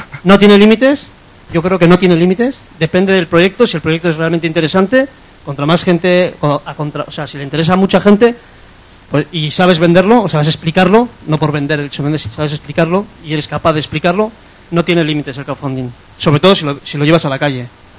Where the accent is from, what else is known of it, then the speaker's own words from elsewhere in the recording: Basque Country, Spain; Yo también soy vasco